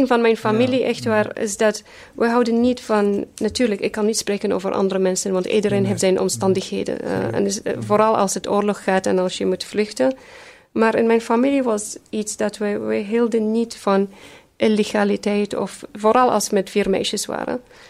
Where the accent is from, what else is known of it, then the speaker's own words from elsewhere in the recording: Iraq; moved away; In 1991 zijn wij uit Irak vertrokken. Het was mijn mama en vier meisjes.